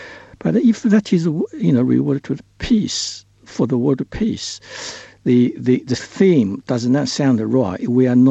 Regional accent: Southampton, South East England, United Kingdom; I'm from Southampton.

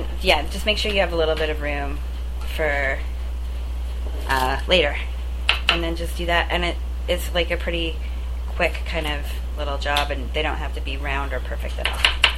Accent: Alberta, Canada; And I grew up in Alberta

